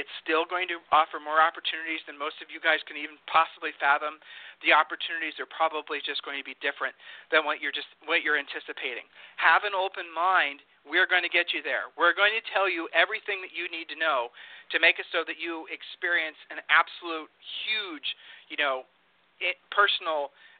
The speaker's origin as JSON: {"language": "English", "region": "Texas", "country": "United States", "said": "I'm thinking about my home state here. Houston."}